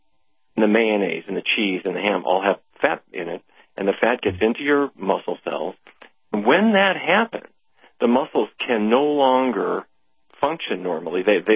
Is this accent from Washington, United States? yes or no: no; North Dakota, United States; I grew up in North Dakota. My father was the diabetes expert for the town